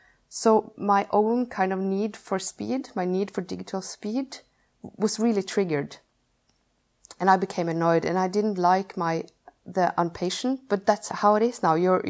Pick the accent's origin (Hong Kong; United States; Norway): Norway; and I'm from Norway.